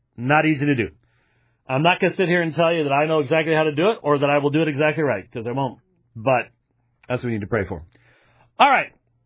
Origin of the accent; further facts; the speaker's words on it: Arizona, United States; And then I'm from Arizona, folks.